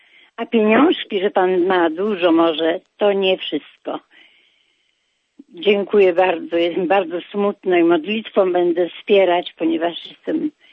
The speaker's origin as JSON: {"language": "Polish", "town": "Poznań", "region": "Greater Poland Voivodeship", "country": "Poland", "said": "Ja jako poznanianka błagam i proszę."}